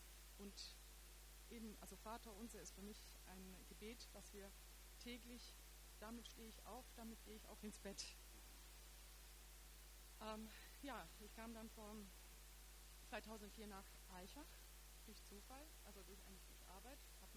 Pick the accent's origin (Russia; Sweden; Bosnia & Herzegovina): Bosnia & Herzegovina; Eigentlich nicht nur aus Kroatien, ich komme aus Bosnien.